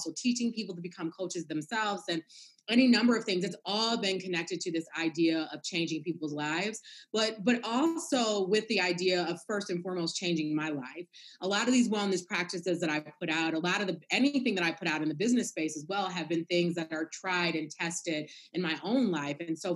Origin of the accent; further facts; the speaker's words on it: Kalamazoo, Michigan, United States; I hail you from Kalamazoo, Michigan. Yes, there really is a Kalamazoo.